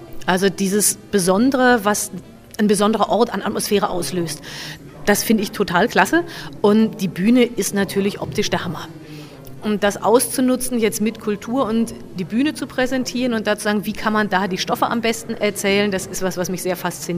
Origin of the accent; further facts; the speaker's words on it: Hesse, Germany; Ich komme hier jetzt selber aus dem Mittelgebirge, aus dem Hessischen